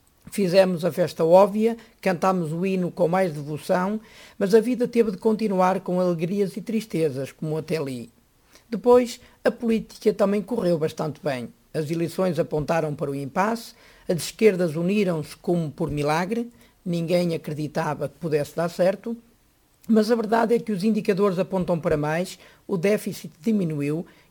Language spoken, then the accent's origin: Portuguese; Portugal; Estou feliz como português perante o que está a acontecer